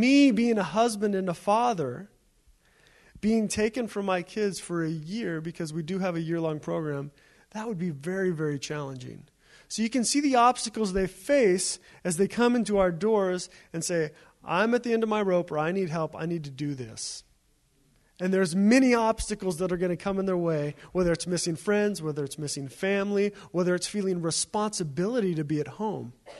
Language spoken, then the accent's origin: English; Eugene, Oregon, United States; once again, I'm from Eugene, Oregon, so that's new to me personally, just the amount of snow and how cold it is.